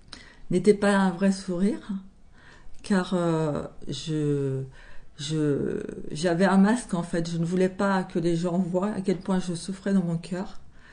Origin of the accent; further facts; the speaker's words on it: Île-de-France, France; je suis originaire du Val d'Oise.